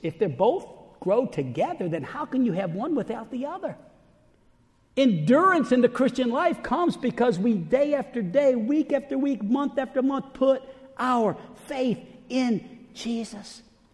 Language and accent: English; Arkansas, United States; "We're from Arkansas."